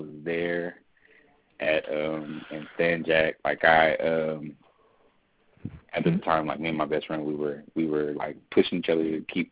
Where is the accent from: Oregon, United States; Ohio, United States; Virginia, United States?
Oregon, United States; And so, like, I'm from Oregon.